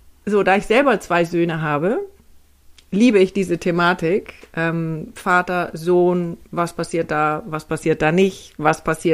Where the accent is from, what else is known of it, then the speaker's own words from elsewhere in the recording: Hamburg, Germany; Ich komme natürlich aus Hamburg und da verschluckt man so das eine oder andere